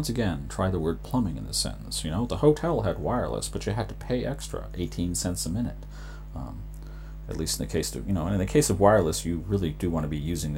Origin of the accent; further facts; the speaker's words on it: Massachusetts, United States; Having the guy in the Indian restaurant mistake me for being from India, I'm actually from Massachusetts